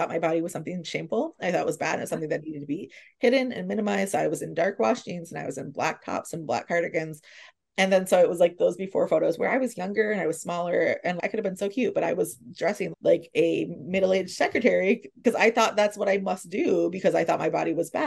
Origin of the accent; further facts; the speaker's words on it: New York, United States; as a New Yorker, we do not go to Times Square.